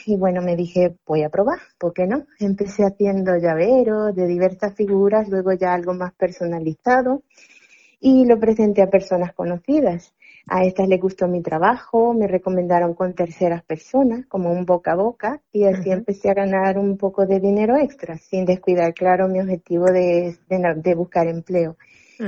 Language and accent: Spanish; El Salvador; moved away as an adult; now in Spain; tengo 36 años de edad, sí, yo soy originaria de El Salvador. Uh-huh. Estoy en España desde finales del 2018, vivo con mi hijo